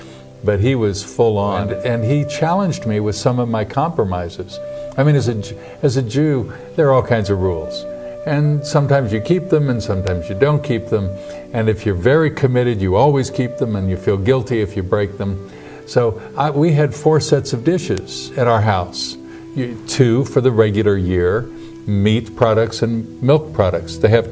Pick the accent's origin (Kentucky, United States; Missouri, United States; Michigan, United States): Missouri, United States; Kansas City; I was born and raised in Kansas City, right in the center of the U.S.